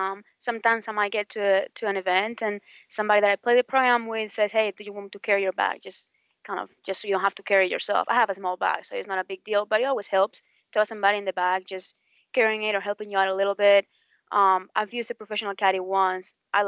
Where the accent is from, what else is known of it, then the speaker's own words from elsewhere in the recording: Spain; That's why I came all the way from Spain, to stay around here, and it's the best way to get into the LPGA.